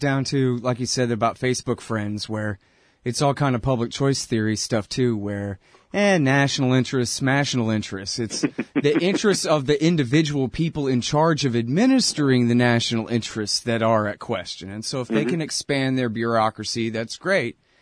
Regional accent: Austin, Texas, United States; Why should I have to trade my hometown of Austin, Texas, for towns in Estonia that honestly I've never even heard of?

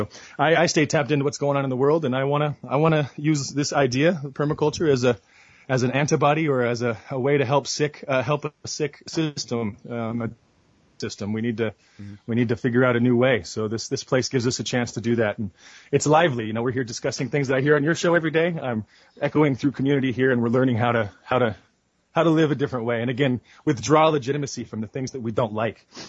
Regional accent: Oregon, United States; now in Portland, United States; I came from Southern Oregon and it was a really like do-it-yourself kind of place. I grew up in a wrecking yard. And then I moved to Portland

